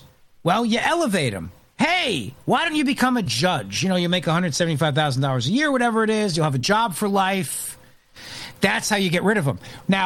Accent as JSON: {"language": "English", "region": "New Jersey", "country": "United States", "tie": "born or raised there", "said": "I am from New Jersey. Okay, I broadcast out of Philadelphia, but I grew up in New Jersey. I cut my teeth in New Jersey politics. And we have a saying in New Jersey"}